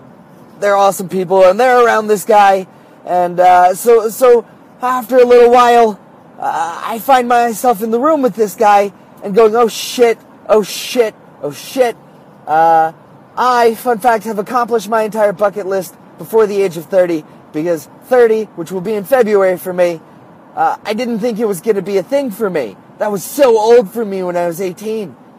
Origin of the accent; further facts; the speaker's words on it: Flemington, New Jersey, United States; also born or lived in New York; now in Vermont, United States; I was a really poor kid growing up in Flemington, New Jersey. I never expected the life that I had built for myself in New York or ending up in Vermont in the middle of nowhere